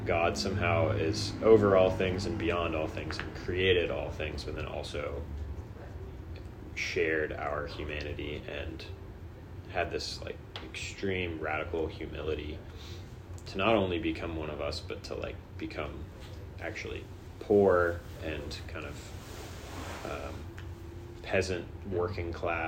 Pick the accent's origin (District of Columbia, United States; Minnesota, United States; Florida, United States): Florida, United States; I'm from South Florida, but my parents are from the Midwest